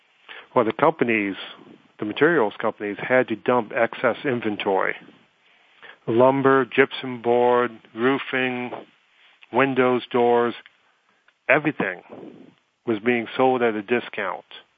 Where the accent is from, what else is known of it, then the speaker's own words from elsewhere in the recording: Scotland, United Kingdom; born there; I'm Scottish by birth